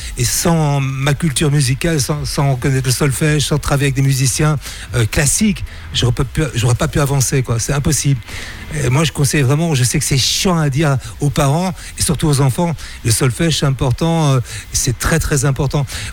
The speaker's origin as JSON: {"language": "French", "country": "Belgium", "said": "Je pense que j'étais le premier belge à dire que j'étais belge, quoi."}